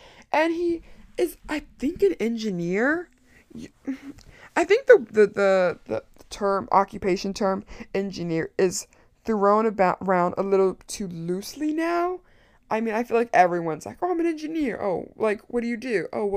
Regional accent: Maryland, United States; oh no, I'm not actually from Connecticut, I'm from Maryland.

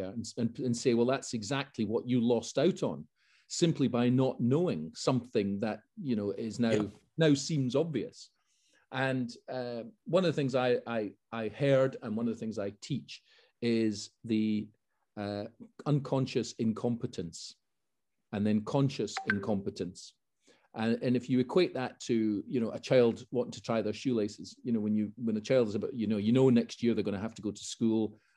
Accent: Edinburgh, Scotland, United Kingdom; But when I then went back to my hometown, which was Edinburgh

